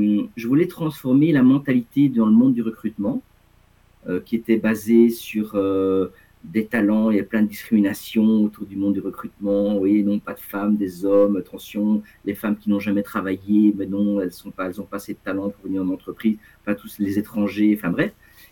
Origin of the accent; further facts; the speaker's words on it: Belgium; Oui, donc moi j'ai 53 ans, donc j'habite en Belgique. Donc, je dirais, voilà, donc je suis un Belge.